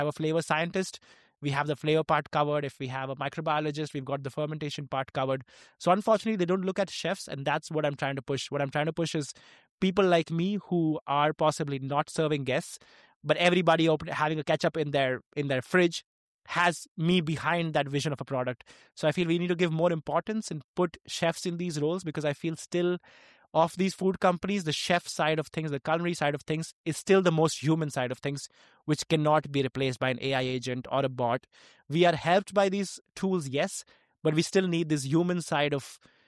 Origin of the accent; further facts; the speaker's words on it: India; born there; because I was born in India